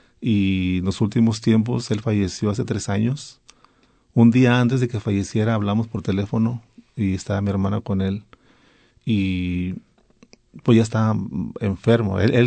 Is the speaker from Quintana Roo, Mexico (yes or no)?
no; Reynosa, Tamaulipas, Mexico; Nosotros somos de Reynosa, vivimos en una colonia como a 20 minutos en camión del centro de Reynosa.